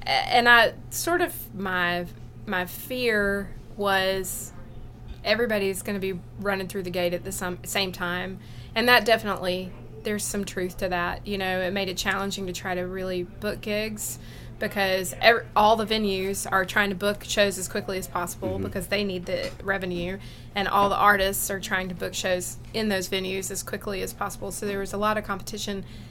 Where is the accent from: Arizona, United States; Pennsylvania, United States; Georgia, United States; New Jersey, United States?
Georgia, United States; Rome; I grew up in Rome, Georgia, really close to Somerville.